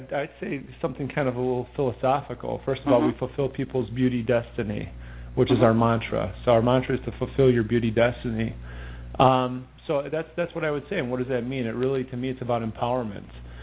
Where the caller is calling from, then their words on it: Highland Park, Illinois, United States; We're located in Highland Park, Illinois, just north of Chicago.